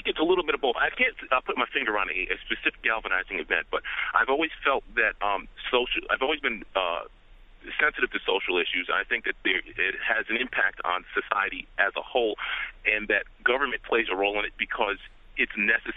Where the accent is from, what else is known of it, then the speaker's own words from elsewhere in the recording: Mamaroneck, New York, United States; I grew up in Mamaroneck in Westchester, and influenced mostly by this area in New York City.